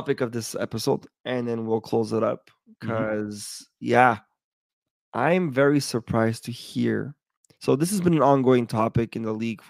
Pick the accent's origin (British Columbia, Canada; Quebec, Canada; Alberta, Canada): Quebec, Canada; I'm not trying to be biased here because I'm from Quebec or whatever.